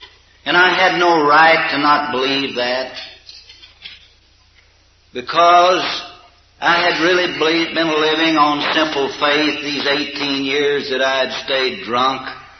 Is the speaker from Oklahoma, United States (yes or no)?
yes; Oklahoma City, Oklahoma, United States; I'm from Oklahoma City.